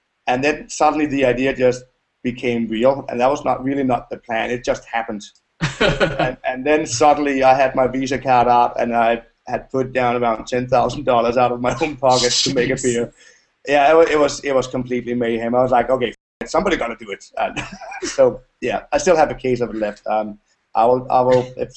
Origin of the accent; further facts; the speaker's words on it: Copenhagen, Capital Region of Denmark, Denmark; English is a second language; I'm from Copenhagen, we swear a lot, and I'm not kidding.